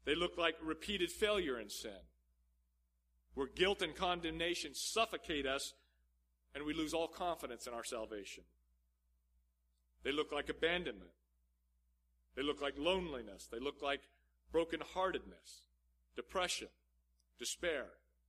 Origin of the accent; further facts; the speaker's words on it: Nevada, United States; I grew up in Nevada, not far from Virginia City, and there were mine shafts all over the place.